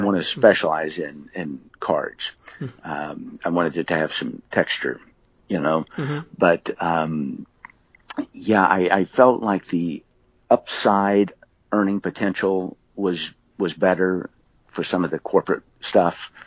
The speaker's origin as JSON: {"language": "English", "region": "West Virginia", "country": "United States", "tie": "born or raised there", "said": "growing up in West Virginia, I knew I was far from the Magic Center and the Magic Castle"}